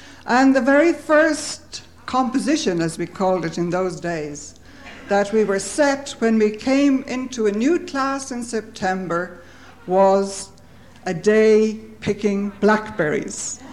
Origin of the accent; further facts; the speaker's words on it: Dublin, Leinster, Ireland; When I was growing up in Dublin, it was a small city.